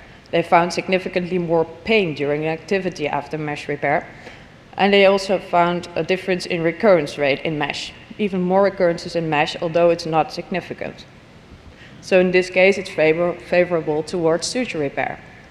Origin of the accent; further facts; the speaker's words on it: Rotterdam, South Holland, Netherlands; I'm from Rotterdam, the Netherlands.